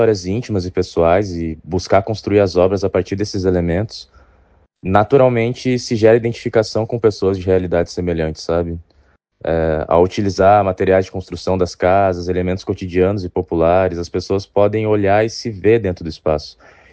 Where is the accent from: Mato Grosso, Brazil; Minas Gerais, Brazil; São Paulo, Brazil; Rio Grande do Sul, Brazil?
Rio Grande do Sul, Brazil; Porto Alegre; eu fico muito feliz de poder expor novamente na minha cidade natal